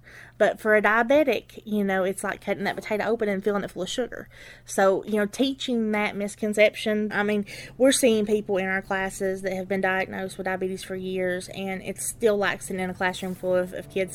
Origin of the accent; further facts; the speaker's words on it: Letcher County, Kentucky, United States; I'm from Letcher County. Lived in Letcher County my entire life.